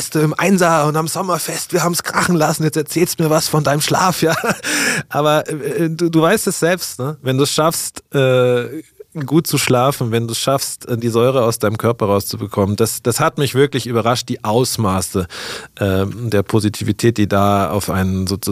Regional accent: Munich, Bavaria, Germany; Ich bin Münchner, ich bin hier aufgewachsen.

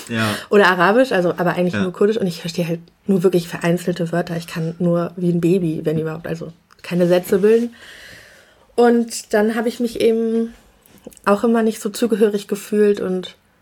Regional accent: Bonn, North Rhine-Westphalia, Germany; wir kommen aus Bonn, also in Bonn bin ich geboren und es ist ja eine etwas kleinere Stadt, aber auch immer noch eine Großstadt. Und wir haben in so einem Vorort gewohnt.

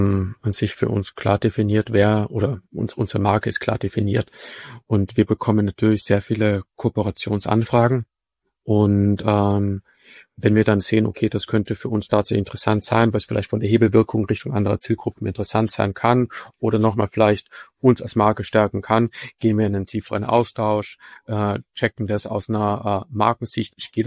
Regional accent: Austria; now in Germany; Zum Beispiel ich als Österreicher kann mit Foren tatsächlich überhaupt nichts anfangen. Ich habe mir das, wie ich nach Deutschland gekommen bin, erst angewöhnen müssen.

